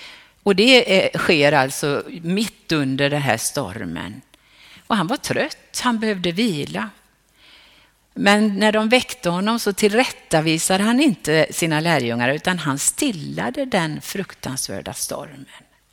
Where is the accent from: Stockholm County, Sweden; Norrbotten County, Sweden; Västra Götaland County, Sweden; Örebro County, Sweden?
Västra Götaland County, Sweden; Sollebrunn; när jag växte upp i Sollebrunn.